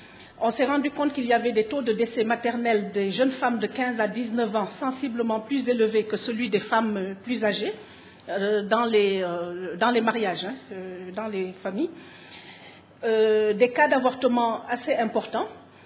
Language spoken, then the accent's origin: French; Burkina Faso; Je viens du Burkina.